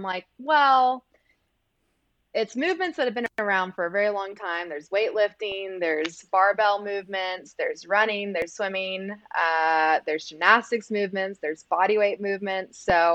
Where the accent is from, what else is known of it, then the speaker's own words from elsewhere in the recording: Austin, Texas, United States; I grew up in South Austin.